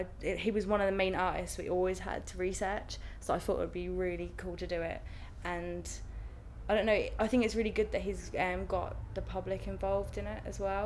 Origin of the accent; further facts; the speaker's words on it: Harwich, East of England, United Kingdom; I'm 19 and I'm from Harwich.